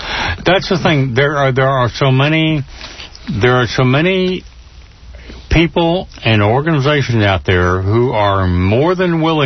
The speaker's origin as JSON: {"language": "English", "country": "Panama", "tie": "born or raised there", "said": "I was born and raised in Central America, in Panama. Everything was available there."}